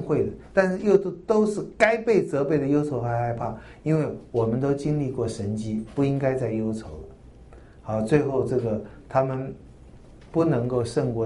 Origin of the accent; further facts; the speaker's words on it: China; 对，我们中国人这套最会了，都存一大堆的存粮